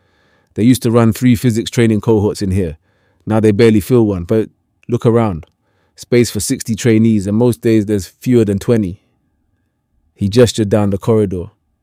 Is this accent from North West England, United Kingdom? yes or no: yes; Reddish, North West England, United Kingdom; I grew up in Reddish, with my dad driving the 192 bus route and my mum helping kids with their reading at the local primary.